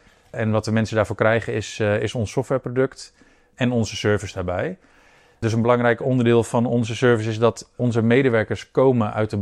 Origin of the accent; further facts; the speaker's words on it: Ermelo, Gelderland, Netherlands; En ik kom zelf uit Ermelo, hier 10 kilometer vandaan.